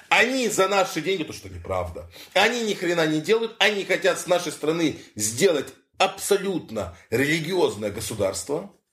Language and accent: Russian; Germany; Я вырос в Германии.